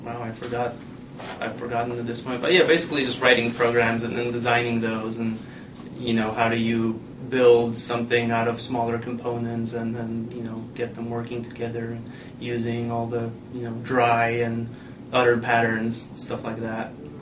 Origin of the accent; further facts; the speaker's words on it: Poland; English is a second language; now in United States; I'm from Poland.